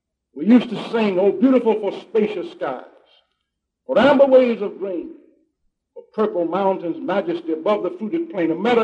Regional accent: Memphis, Tennessee, United States; I was born in Memphis, Tennessee. I was raised there until I went to the Army.

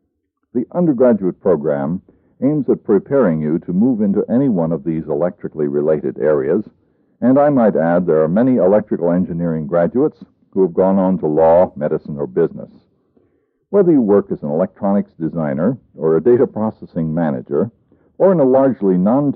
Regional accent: Virginia, United States; a freshman chemistry professor who made some unpleasant remarks about my home state of Virginia.

